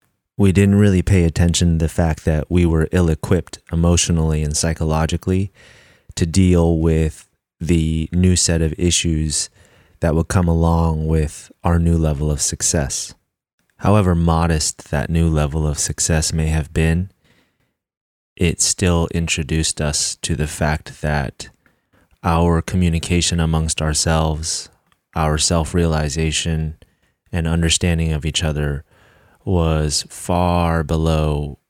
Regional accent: California, United States; As a Californian, I always thought that name was funny because I never saw skating or surfing at any of the festivals

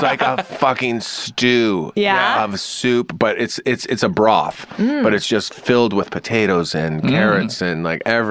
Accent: Canada; I'm a Canadian.

